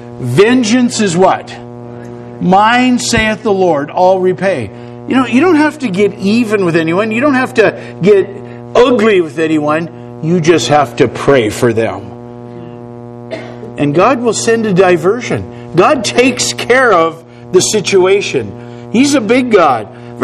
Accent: North Dakota, United States; I'm from North Dakota.

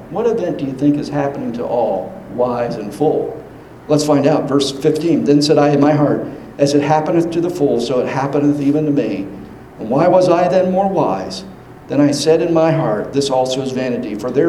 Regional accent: Pennsylvania, United States; I grew up in Pennsylvania, on the opposite side of the continent from Tucson.

